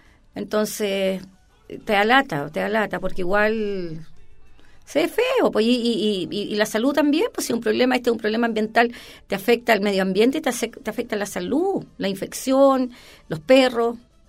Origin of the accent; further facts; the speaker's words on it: San Joaquín, Santiago Metropolitan, Chile; also born or lived in San Miguel; yo nací en San Joaquín. Yo he vivido toda la vida en San Joaquín. Nací en San Miguel, ¿ya? Y después fuimos a San Joaquín, claro.